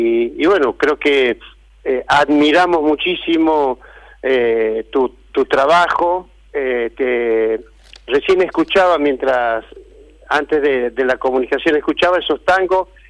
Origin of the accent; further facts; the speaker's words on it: La Banda, Santiago del Estero, Argentina; born there; Nacido en la ciudad de La Banda, ajá, sí, claro, ahí en La Banda, y bueno, la mayoría de la familia somos nacidos en La Banda.